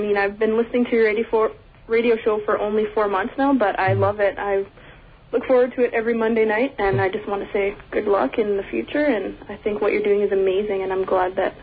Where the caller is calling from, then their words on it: British Columbia, Canada; As in British Columbia, yes.